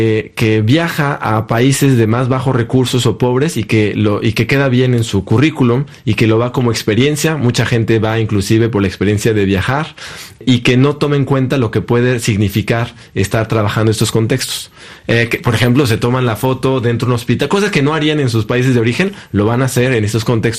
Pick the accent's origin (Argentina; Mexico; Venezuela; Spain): Mexico; En mi imaginario como mexicano